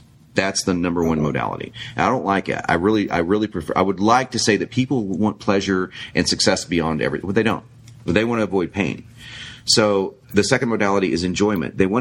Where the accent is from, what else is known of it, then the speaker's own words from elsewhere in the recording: New York, United States; I'm from New York. What can I tell you? It comes with the territory.